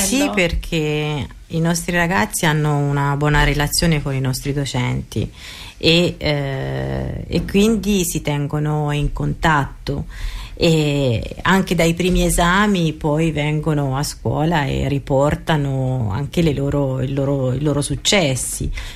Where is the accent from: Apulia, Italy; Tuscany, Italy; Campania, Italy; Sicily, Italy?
Tuscany, Italy; Cortona; sono di Cortona e quindi conosco la maggior parte delle famiglie